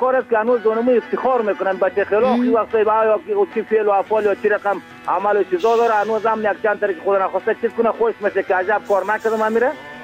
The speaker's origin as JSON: {"language": "Persian", "region": "Bamyan", "country": "Afghanistan", "said": "از ما مردم خود اطراف هستیم، در شار نیستیم، ولایت ما بامیان و لسوالی کامر سید."}